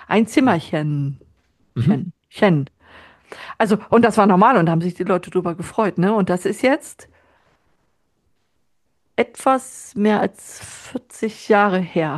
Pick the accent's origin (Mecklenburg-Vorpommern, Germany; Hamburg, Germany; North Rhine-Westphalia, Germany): Mecklenburg-Vorpommern, Germany; Rostock; ich bin in Rostock geboren. Das heißt, ihr könnt euch vorstellen, ich bin in der DDR groß gewachsen.